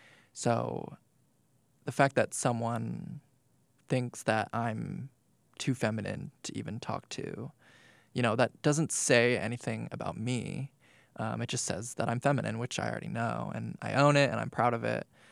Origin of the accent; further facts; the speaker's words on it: Macungie, Pennsylvania, United States; I'm from Macungie, Pennsylvania.